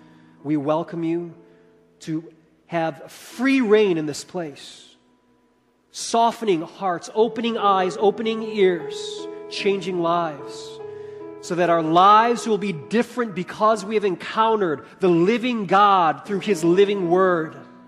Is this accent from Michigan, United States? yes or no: no; Chicago, Illinois, United States; You know, growing up in Chicago, one of the things that I loved about summers in the big city of Chicago was an annual event called the Taste of Chicago.